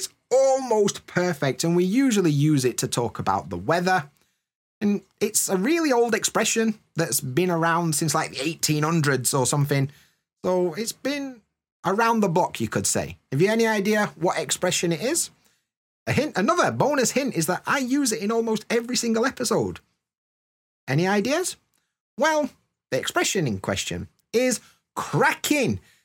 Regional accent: the north of England, United Kingdom; You can tell I don't spend much time around posh people, but I'm from the north. What do you expect?

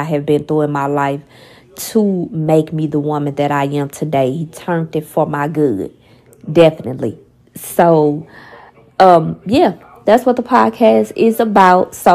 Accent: St. Louis, Missouri, United States; now in Texas, United States; Me and my family just moved to Texas from St. Louis. I was born and raised in St. Louis, and of course, so were my children.

